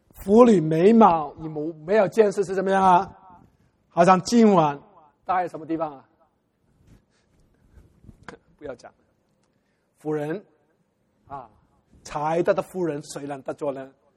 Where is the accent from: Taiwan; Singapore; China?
China; Guangdong; 我们中国人也是这样讲嘛。我们广东人很喜欢讲这个故事